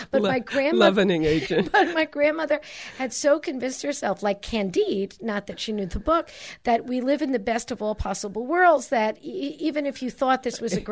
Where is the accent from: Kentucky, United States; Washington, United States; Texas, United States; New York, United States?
New York, United States; Brooklyn; When I was growing up in Brooklyn, when I was a little girl, and my old Sicilian grandmother had developed skills, life skills, let's call them.